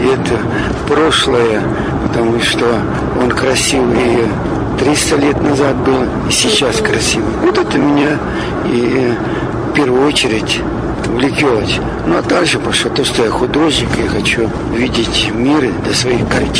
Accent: Arkhangelsk Oblast, Russia; мы все из Поморова, с Архангельской области, ну тогда губерния была, соответственно, у меня в роду священники и моряки, и рыбаки

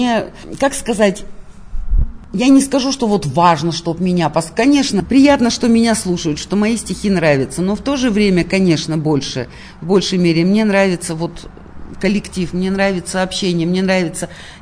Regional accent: Yekaterinburg, Sverdlovsk Oblast, Russia; я поэт из Екатеринбурга

